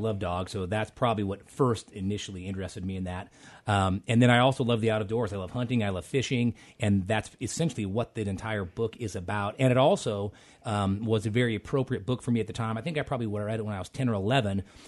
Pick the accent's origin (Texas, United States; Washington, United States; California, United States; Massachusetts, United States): Washington, United States; Whidbey Island; No, I grew up on Woodby Island, kind of on a farm, and growing up, we didn't have TV per my parents' choice.